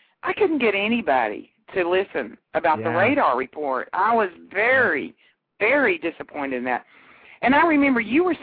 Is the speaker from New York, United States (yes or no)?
no; Texas, United States; Their accent was heavy, and, you know, I'm from Texas. I don't talk to people all over the world.